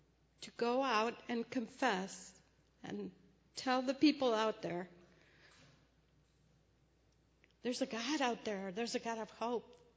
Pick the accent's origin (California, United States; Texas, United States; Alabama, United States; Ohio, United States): Texas, United States; Brownsville; I was raised in Brownsville, Texas, right close to the Gulf Coast.